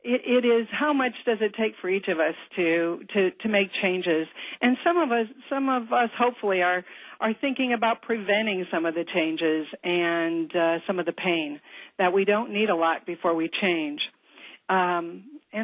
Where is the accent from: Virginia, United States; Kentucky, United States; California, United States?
California, United States; also born or lived in South Dakota; I'm from South Dakota, but I was raised in and did my education in California.